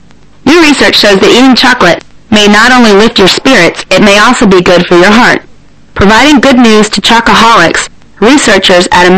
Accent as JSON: {"language": "English", "town": "Baltimore", "region": "Maryland", "country": "United States", "said": "Baltimore, Maryland."}